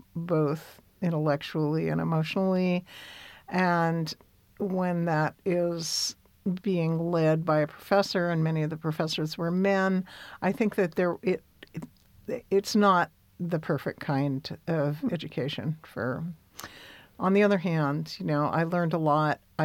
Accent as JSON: {"language": "English", "town": "San Francisco", "region": "California", "country": "United States", "tie": "born or raised there", "said": "On the other hand, growing up in San Francisco when I did, my mother at that time mostly was an artist"}